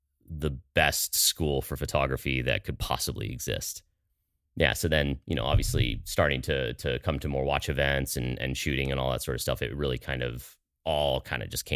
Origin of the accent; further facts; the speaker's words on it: Aspen, Colorado, United States; I grew up in the Aspen area, and we went up to the Maroon Bells very, very early one morning